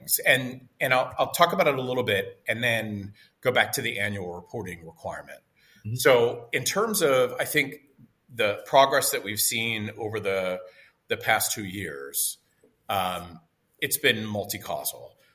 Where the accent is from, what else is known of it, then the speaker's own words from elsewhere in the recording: Pittsburgh, Pennsylvania, United States; I grew up in Pittsburgh. My parents had a small business.